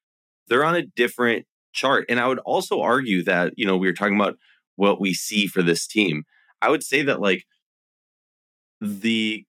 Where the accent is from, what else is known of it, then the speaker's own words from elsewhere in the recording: Minnesota, United States; accent: Minnesota; I think, one, that was my Minnesota accent coming in hard there.